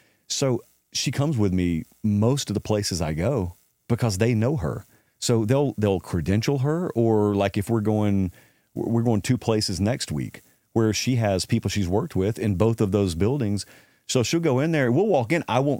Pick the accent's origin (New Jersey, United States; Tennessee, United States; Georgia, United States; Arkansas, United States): Georgia, United States; Columbus; when I grew up in Columbus, in Columbus, Georgia, I had no money